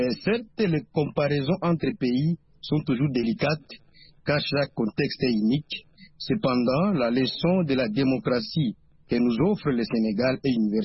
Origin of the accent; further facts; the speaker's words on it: DR Congo; chez nous en RDC